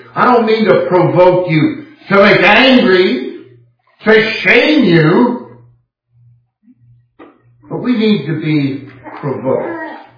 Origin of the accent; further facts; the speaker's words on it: Castro Valley, California, United States; And I used to throw the Oakland Tribune in my hometown, the big city of Castro Valley.